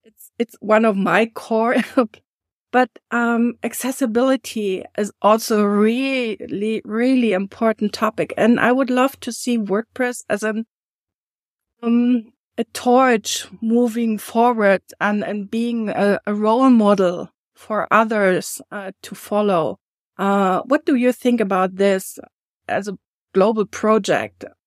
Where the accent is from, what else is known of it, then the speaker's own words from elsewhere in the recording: Germany; because living in Germany, I was born and raised in Germany.